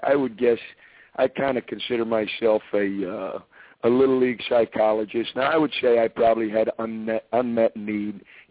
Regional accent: Massachusetts, United States; I grew up in Massachusetts in the Northeast in a suburb of Boston, about 25 miles west of Boston, little town.

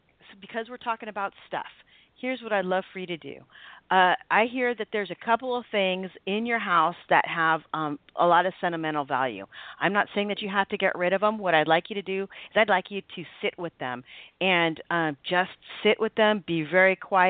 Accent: Oakland, California, United States; I come from Oakland, but my family comes from the island of Java in Indonesia.

